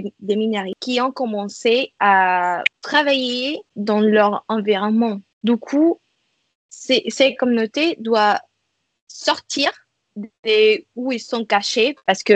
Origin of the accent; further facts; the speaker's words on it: Lima, Peru; French is a second language; moved away as an adult; now in Paris, France; Je suis péruvienne, je viens de Lima, au Pérou. J'ai 23 ans et pour le moment, j'habite à Paris. Je fais une licence des lettres à la Sorbonne. J'ai passé presque toute ma vie au Pérou